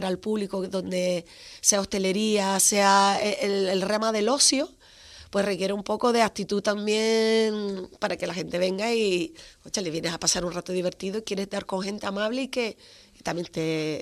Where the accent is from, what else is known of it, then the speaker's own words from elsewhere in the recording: Canary Islands, Spain; yo, por ejemplo, que soy de Gran Canaria